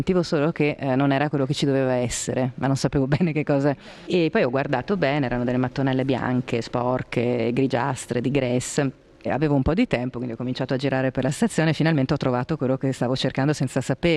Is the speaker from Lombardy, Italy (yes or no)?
yes; Milan, Lombardy, Italy; Io sono milanese di nascita e quindi sono in realtà vissuta fino all'età dell'università in una città che è impregnata di design